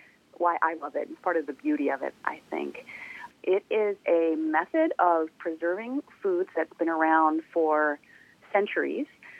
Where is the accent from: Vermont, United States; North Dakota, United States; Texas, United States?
Vermont, United States; I grew up in Vermont, and yeah, grew up in a family that where we very much grew most of the fruits and vegetables that we ate throughout the year.